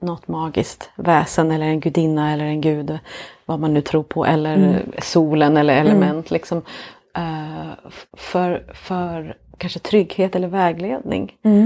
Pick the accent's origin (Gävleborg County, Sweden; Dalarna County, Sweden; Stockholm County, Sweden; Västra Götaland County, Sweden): Stockholm County, Sweden; Fagersjö; jag är ju bara den här personen från Fagersjö som inte vet någonting. Jag är från Fagersjö